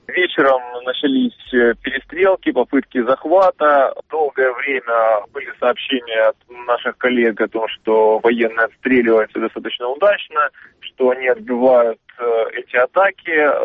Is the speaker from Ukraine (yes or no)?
yes; Luhansk, Luhansk Oblast, Ukraine; То есть даже я, человек из Луганска, как бы не уверен в том, что эта информация является правдой.